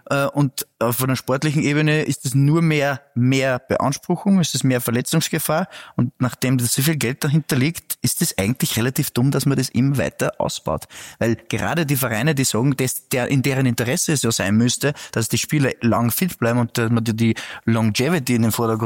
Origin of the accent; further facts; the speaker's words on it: Upper Austria, Austria; Ich komme aus Oberösterreich